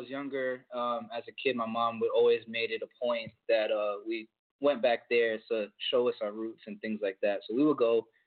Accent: Orlando, Florida, United States; also born or lived in Maryland; now in Atlanta, United States; I'm originally from Orlando, but when I first joined Border Wars, I was living out in Maryland, and I had just moved to Atlanta.

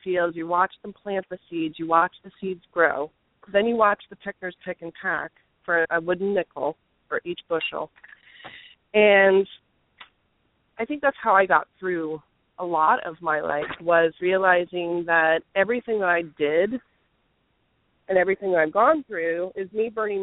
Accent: Florida, United States; I always use the analogy because I grew up in Florida and my birth mother worked in the field with a lot of the immigrants.

